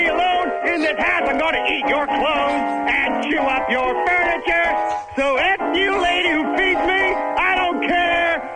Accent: Detroit, Michigan, United States; I'm donating my pay from this to an animal rescue in my hometown of Detroit, and I'm just happy to be part of it.

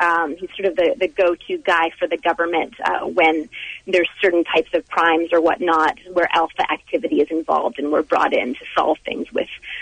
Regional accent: Vancouver, British Columbia, Canada; I come from originally from Vancouver, B.C. in Canada

